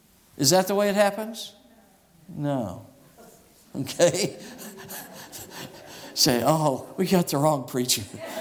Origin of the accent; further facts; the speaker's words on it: Phoenix, Arizona, United States; Now, I grew up in Phoenix primarily. They have a lot of orange orchards.